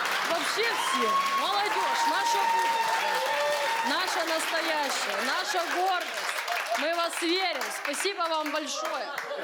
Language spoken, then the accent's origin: Russian; Khabarovsk, Khabarovsk Krai, Russia; now in Moscow, Russia; я из Хабаровска, уже 3 года живу в Москве, работаю, снимаю квартиру, все окей